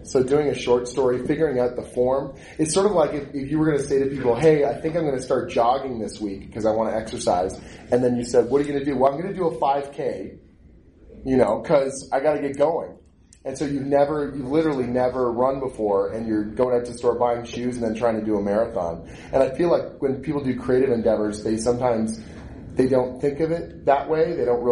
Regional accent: Canada; I am Canadian though.

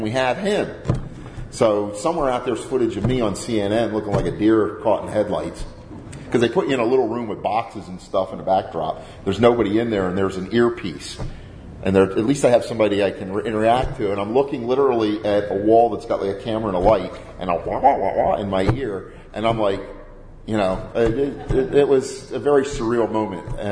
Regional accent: Delaware, United States; I'm from Delaware on the east coast of the U.S.

